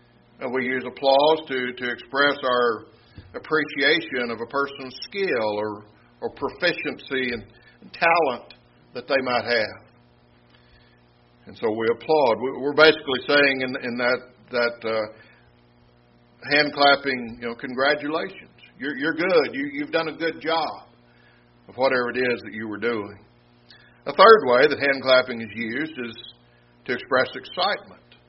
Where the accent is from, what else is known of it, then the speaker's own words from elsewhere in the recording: Cisco, Texas, United States; Thursday night, my hometown Cisco Lobos were playing here in Brownwood.